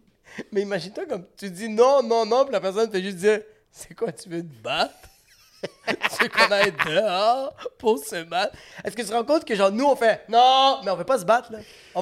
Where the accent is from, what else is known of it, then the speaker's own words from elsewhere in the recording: Lebanon; Je dis, je suis libanaise.